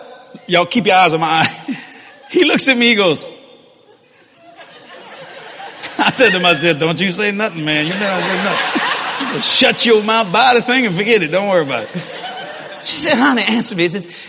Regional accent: New Orleans, Louisiana, United States; Are you from Hawaii? Nope. From New Orleans. Pleased to meet you.

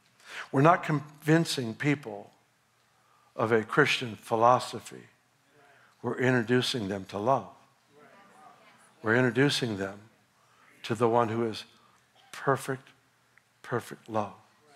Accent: Sacramento, California, United States; also born or lived in Los Angeles; I was raised in Sacramento, L.A., then up here, and I've always been a San Francisco Giants fan.

